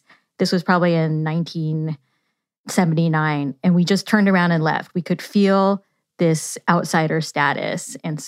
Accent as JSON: {"language": "English", "town": "Yuba City", "region": "California", "country": "United States", "tie": "born or raised there", "said": "Well, I grew up in Yuba City, California, which is one of the most diverse rural places in the country, but it was highly segregated."}